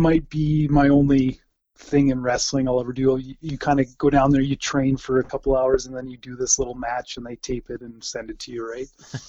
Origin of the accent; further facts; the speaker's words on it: Vauxhall, Alberta, Canada; I grew up in Vauxhall, Alberta, about 20 minutes north of Taber, Alberta.